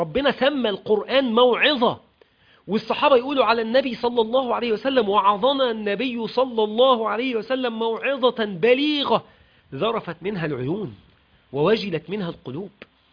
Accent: Sharqia Governorate, Egypt; وأنا من الأرياف يعني، أنا مش من المدينة أصلا، أنا شرقاوي

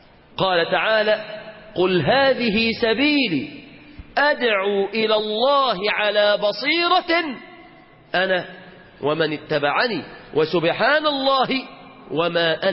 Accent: Upper Egypt, Egypt; لان انا صعيدي اكتر منكم في الحاجات دي

